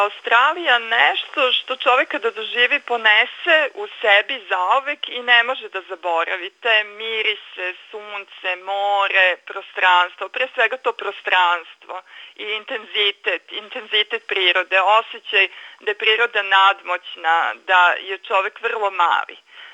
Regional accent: Kikinda, Vojvodina, Serbia; pošto sam ja poreklom iz Kikinde, pa ovde su živjeli moji roditelji i u staroj kući još uvek čuvam stvari iz detinjstva

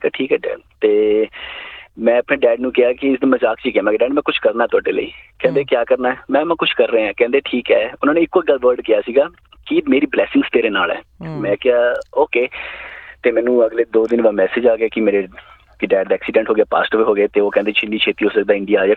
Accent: Chandigarh, India; ਮੈਂ ਜੀ ਚੰਡੀਗੜ੍ਹ ਤੋਂ ਜੀ.

